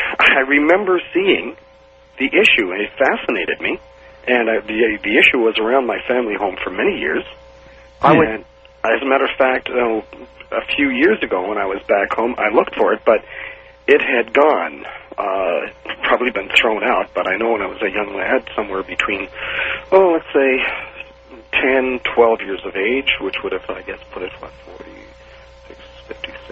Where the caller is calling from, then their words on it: Montreal, Quebec, Canada; I'm calling from Montreal, Quebec.